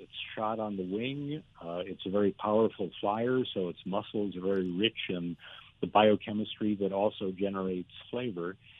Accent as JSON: {"language": "English", "town": "Chicago", "region": "Illinois", "country": "United States", "tie": "born or raised there", "said": "Well, yeah, so I went to Caltech as an undergraduate in Pasadena. I grew up in Chicago"}